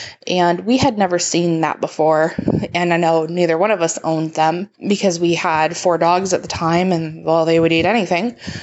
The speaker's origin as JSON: {"language": "English", "region": "New York", "country": "United States", "lives_now": "Phoenix, United States", "said": "in sunny Phoenix, Arizona, calling in. I'm originally from New York, and we lived in quite a few houses growing up"}